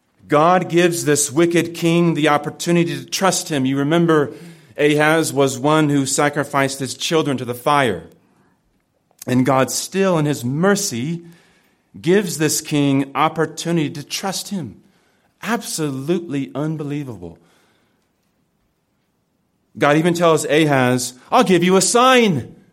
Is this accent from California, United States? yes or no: yes; California, United States; Yes, I'm from California. We put the definite article before the highways.